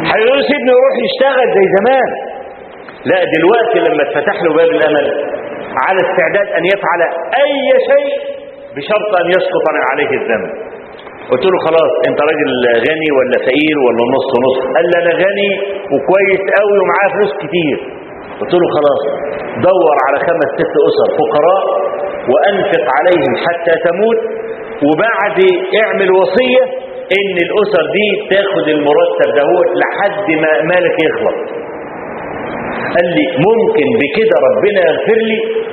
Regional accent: Egypt; عندنا في مصر،

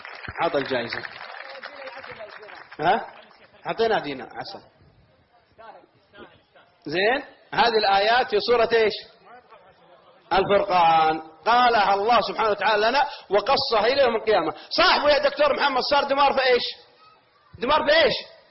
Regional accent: Al-Qassim, Saudi Arabia; عندنا من القصيم إذا قال فلان قال ترى فلان صديق فلان الروح بالروح

